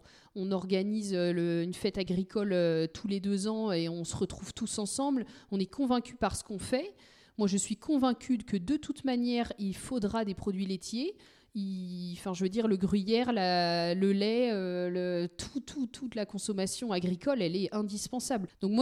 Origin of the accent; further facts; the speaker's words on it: France; Chez nous, en France, on est vite un peu apeuré sur des fermes de 150 vaches